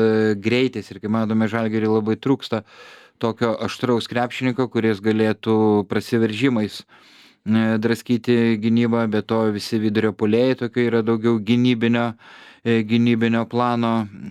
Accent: Panevėžys, Panevėžys County, Lithuania; Panevėžio Lietkabelis, mano gimtojo miesto komanda

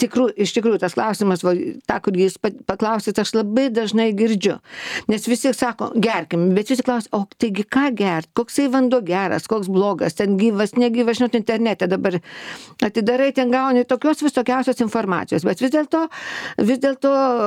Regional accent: Telšiai, Telšiai County, Lithuania; aš esu iš Telšių, Žemaitė

